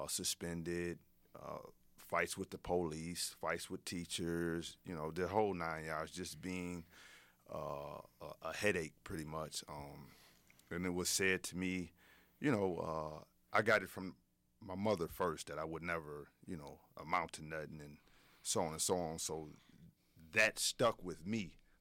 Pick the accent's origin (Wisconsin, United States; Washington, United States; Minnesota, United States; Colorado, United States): Wisconsin, United States; Racine; I grew up in Racine, Wisconsin. In my earlier years, I come from a dysfunctional home.